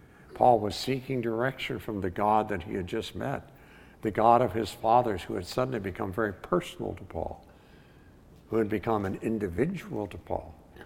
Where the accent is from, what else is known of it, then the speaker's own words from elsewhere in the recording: West Virginia, United States; moved away as an adult; Hey, I'm from West Virginia. I say that because sometimes people forget it. They think that I'm native Buckeye. Nope. I left the beautiful rolling hills of West Virginia and came west to meet my bride